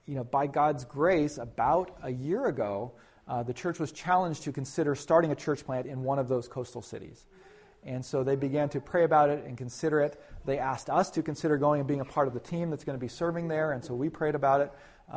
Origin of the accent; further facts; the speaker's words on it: California, United States; I'm from California, so it was a shock coming to see like snow and green trees and flowers and all that. We're brown and warm all year round down there.